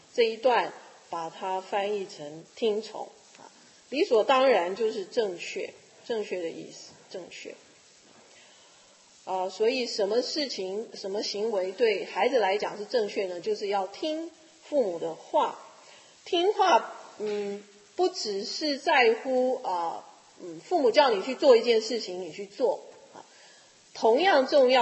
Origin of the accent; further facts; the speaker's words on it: China; 我们中国人啊，是对于孝顺来讲应该是非常非常的重视